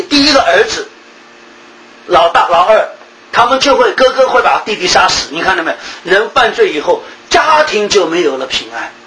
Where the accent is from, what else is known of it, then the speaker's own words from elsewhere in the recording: Shanghai, China; 像我们上海人都是打肿脸充胖子的